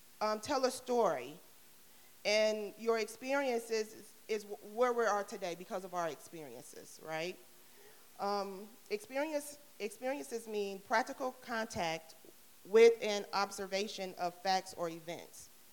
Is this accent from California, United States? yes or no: no; Detroit, Michigan, United States; Growing up, I grew up in Detroit, East Side. Whoop, whoop.